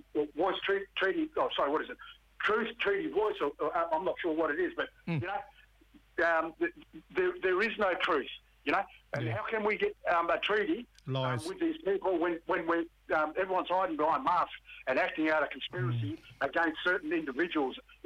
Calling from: Western Australia, Australia; Yeah, I'm calling from Yungar Country. That's N-Y-U-N-G-A-R

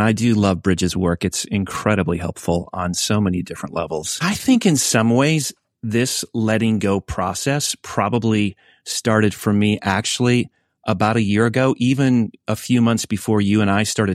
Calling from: Washington, District of Columbia, United States; I'm calling in from Washington, D.C., where I live with my wife and three kids.

